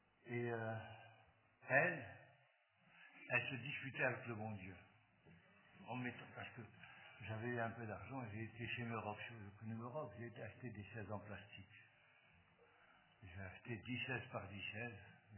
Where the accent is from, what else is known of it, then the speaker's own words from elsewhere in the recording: Morocco; moi je suis du Maroc, je suis traditionnaliste, je suis né au-dessus d'une synagogue.